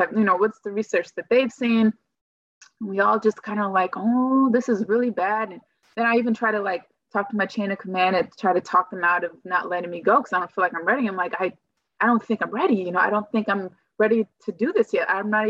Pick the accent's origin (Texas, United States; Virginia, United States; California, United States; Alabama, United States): California, United States